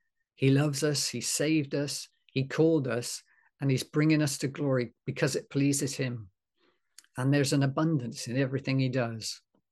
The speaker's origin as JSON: {"language": "English", "region": "England", "country": "United Kingdom", "said": "But being English, we'd always give the spout, a wipe over first."}